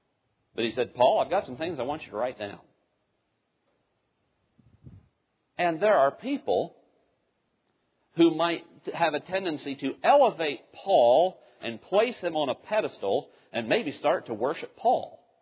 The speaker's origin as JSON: {"language": "English", "region": "Ohio", "country": "United States", "tie": "born or raised there", "lives_now": "Virginia, United States", "said": "My wife and I grew up in southeast Ohio. We came to Virginia in 2006."}